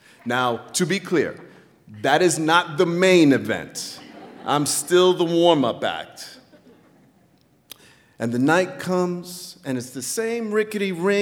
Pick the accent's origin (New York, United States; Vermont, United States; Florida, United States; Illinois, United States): New York, United States; Queens; I'm not Mexican. Yes, I'm Latino, but I'm from Queens.